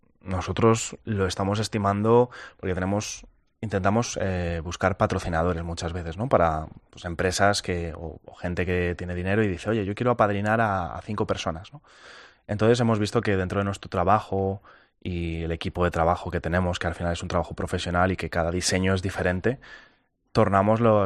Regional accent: Aluche, Community of Madrid, Spain; sobre todo porque yo soy de Aluche

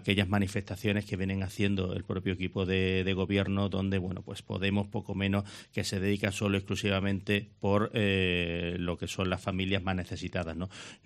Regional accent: Cádiz, Andalusia, Spain; Como buen gaditano, evidentemente así lo deseo.

